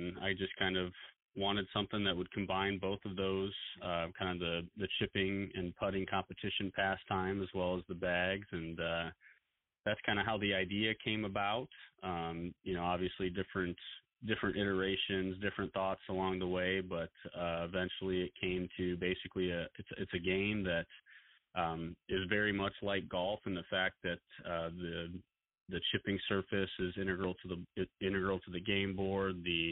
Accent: Mason City, Iowa, United States; So I grew up in Mason City, Iowa. Used to play at a little nine-hole course

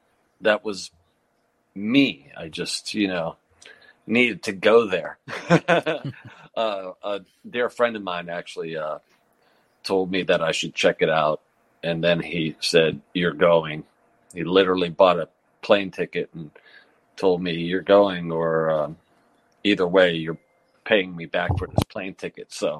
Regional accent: Pittsburgh, Pennsylvania, United States; I grew up here in Pittsburgh, in Morningside, actually. So it's for those that might not know, it's pretty much a hop, skip, and jump from the Pittsburgh Zoo. So I grew up in there.

